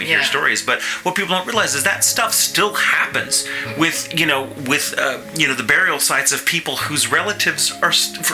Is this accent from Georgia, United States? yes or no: no; McKinney, Texas, United States; And, well, I grew up in McKinney, just 30 miles north.